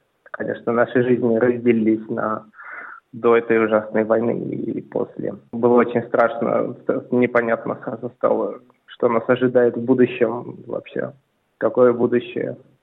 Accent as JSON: {"language": "Russian", "region": "Moscow", "country": "Russia", "said": "я из Москвы, я русский и я против этой войны. Хоть имя у меня и армянское происхождение, я довольно смешанного, у меня и русские корни, и армянские, татарские"}